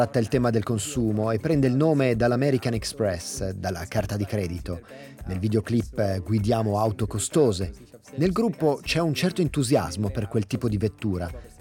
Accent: Winterthur, Zurich, Switzerland; perché sono di Winterthur anche loro.

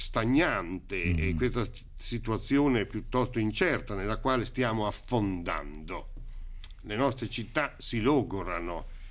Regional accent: Urbino, Marche, Italy; delle mie parti intorno a Urbino

